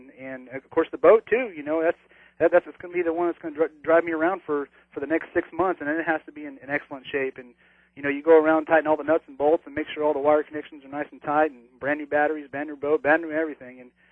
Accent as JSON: {"language": "English", "town": "San Diego", "region": "California", "country": "United States", "tie": "born or raised there", "said": "I learned a lot of that, you know, growing up in San Diego"}